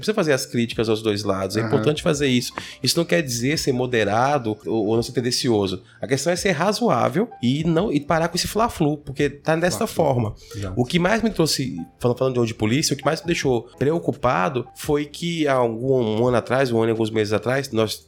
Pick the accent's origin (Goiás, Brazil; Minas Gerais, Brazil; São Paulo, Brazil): Goiás, Brazil; Eu fui criado em Goiás e 1.500 em Goiás não dá pra nada.